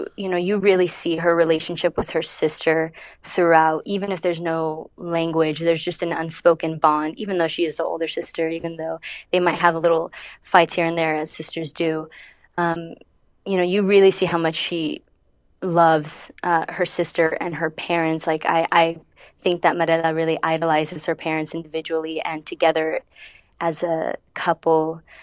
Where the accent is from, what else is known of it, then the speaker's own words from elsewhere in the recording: Florida, United States; But I was a Middle Eastern girl in Florida, growing up in Florida, and Dennis was in town.